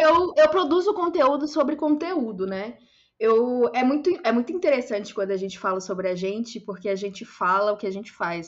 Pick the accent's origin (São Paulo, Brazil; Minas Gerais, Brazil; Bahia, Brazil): Minas Gerais, Brazil; Pedro Leopoldo; Eu sou de Pedro Leopoldo, Minas Gerais. É perto de Belo Horizonte.